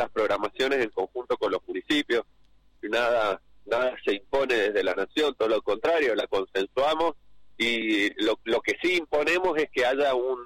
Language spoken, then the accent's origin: Spanish; Mendoza, Argentina; Yo soy provinciano, yo soy de Mendoza, y yo lo vivía cuando era pibe